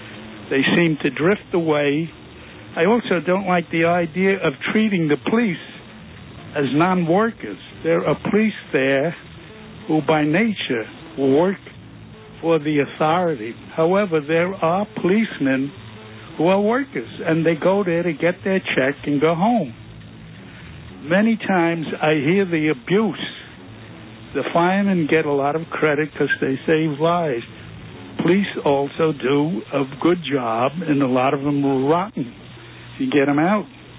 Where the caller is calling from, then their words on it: Manhattan, New York, United States; I think, I'm from Manhattan, by the way.